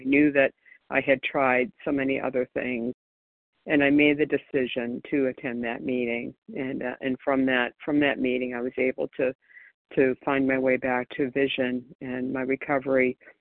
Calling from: Florida, United States; calling from Florida.

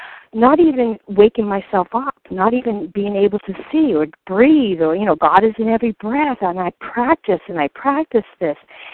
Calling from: North Carolina, United States; I'm from North Carolina.

